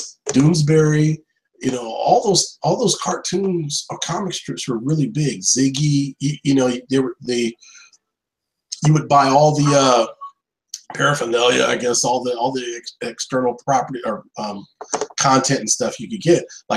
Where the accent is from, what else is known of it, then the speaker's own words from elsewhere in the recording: Newport News, Virginia, United States; Right in Virginia, Denby, which is like a Newport News subsidiary, sort of. Newport News, Virginia. I grew up here, and I had a very classic childhood